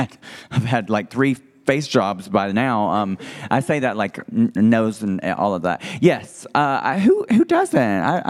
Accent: Alabama, United States; it's like I'm from Alabama, girl, the country. I grew up in a town where we didn't even have a red light.

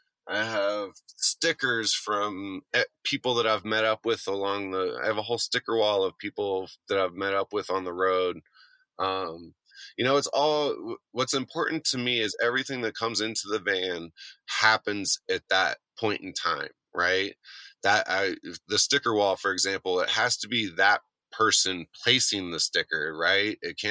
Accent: Jackson, Wyoming, United States; You know, it really goes back to my hometown of Jackson, Wyoming.

